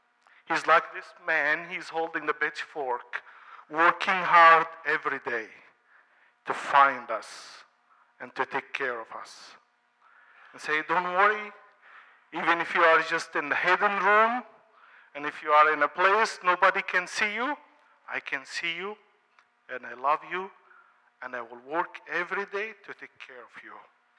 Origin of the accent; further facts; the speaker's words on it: Egypt; these tools I grew up with in Egypt.